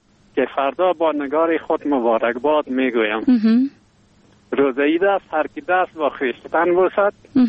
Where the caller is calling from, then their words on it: Parwan, Afghanistan; د پروان ولایت نه